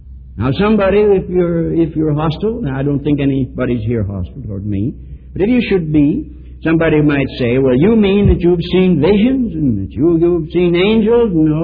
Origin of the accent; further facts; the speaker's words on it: United States; Am I ashamed, wherever I may be, to say I'm an American? No.